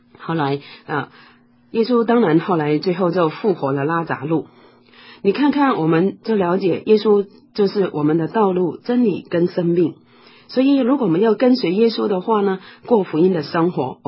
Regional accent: China; 我们中国人说节哀顺变

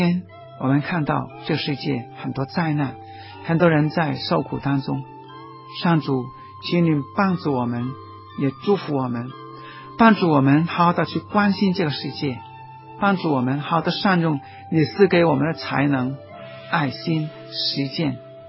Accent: Hong Kong; 看看我们香港人怎么样看中国大陆。

